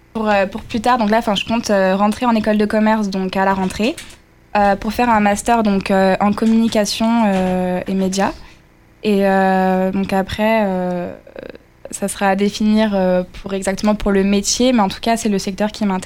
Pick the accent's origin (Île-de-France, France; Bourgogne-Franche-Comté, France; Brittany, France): Île-de-France, France; Paris; Moi, je viens de Paris.